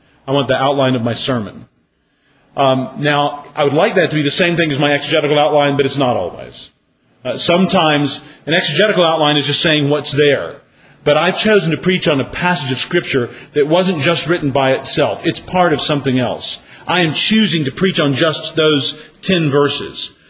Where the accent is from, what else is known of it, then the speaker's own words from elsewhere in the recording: United States; But, of course, as an American, I like personal questions.